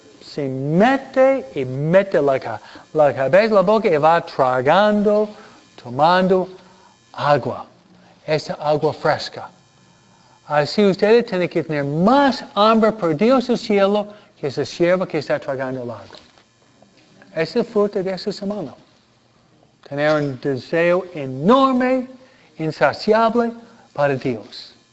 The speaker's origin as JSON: {"language": "Spanish", "town": "Manhattan", "region": "New York", "country": "United States", "said": "Y fue en pleno centro de Nueva York. Yo vengo de Manhattan."}